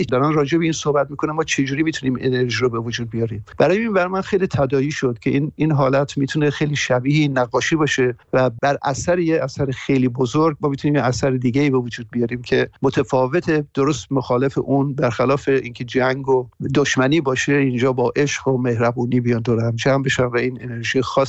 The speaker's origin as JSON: {"language": "Persian", "town": "Tehran", "region": "Tehran Province", "country": "Iran", "tie": "born or raised there", "moved": "as an adult", "said": "و از ایران 40 سال پیش اومدم بیرون. اصلیتم مال مشهده و تهران گروآپ کردم دوره دانشگاه و اینا رو، ولی خیلی جوان بودم که اومدم بیرون"}